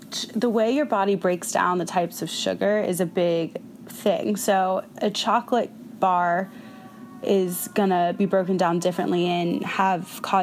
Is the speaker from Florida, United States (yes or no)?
yes; Jacksonville, Florida, United States; I know my hometown, I swear, I think we would walk 3 miles because everything's so spaced out in Jacksonville